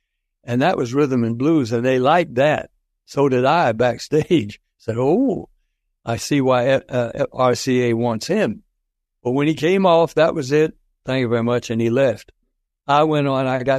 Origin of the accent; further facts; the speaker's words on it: Nashville, Tennessee, United States; And of course, I was a homeboy from Nashville